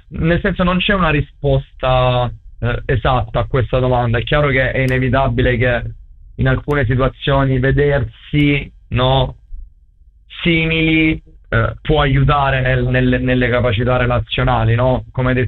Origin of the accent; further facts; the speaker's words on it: Calimera, Apulia, Italy; sono di Calimera